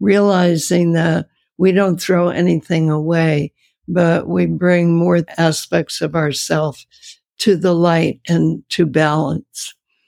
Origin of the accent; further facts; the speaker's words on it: New Jersey, United States; the tiny, tiny little roses that used to grow next to my house when I was growing up in New Jersey, because that was a safe place for me.